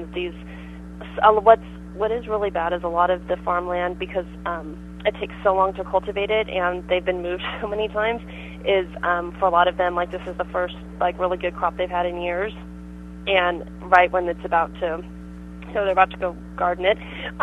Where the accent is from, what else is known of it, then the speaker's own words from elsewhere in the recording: United States; every time, you know, I say I'm from America